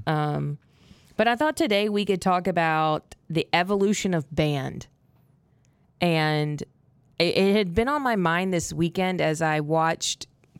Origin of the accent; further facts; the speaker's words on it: Carthage, Texas, United States; I grew up in Carthage, Texas, a very small town in East Texas. Back in the day, it was smaller. It's a little larger now.